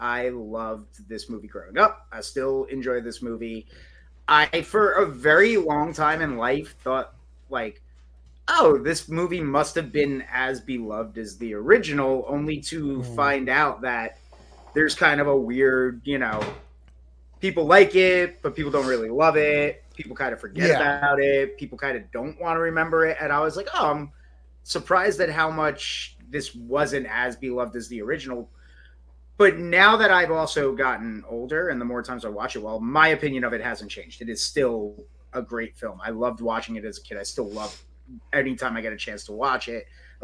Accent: New York City, New York, United States; It's how I feel as a New Yorker.

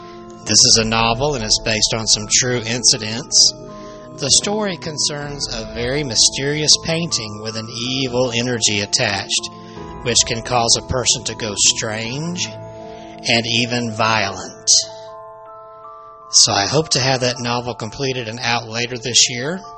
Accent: Alabama, United States; This is a story which took place here in my home state of Alabama, down in the southern part of the state, I've been told.

